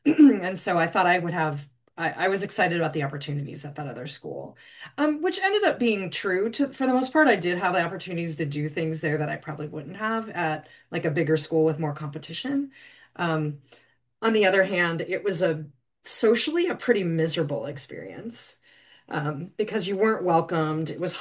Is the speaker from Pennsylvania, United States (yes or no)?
no; Omaha, Nebraska, United States; I went to Catholic schools from 1st to 12th grade, where I grew up in Omaha, Nebraska.